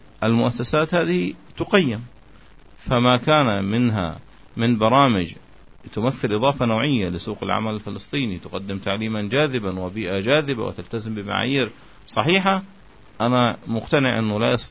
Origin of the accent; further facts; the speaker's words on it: Gaza, Gaza Strip, Palestine; سواء لدى الفرق العاملة عندنا في غزة أو لدى الفرق العاملة في رام الله